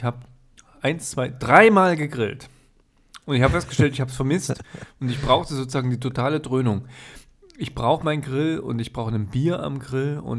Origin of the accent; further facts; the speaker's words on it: Thuringia, Germany; wir sind ja ursprünglich Thüringer, ja.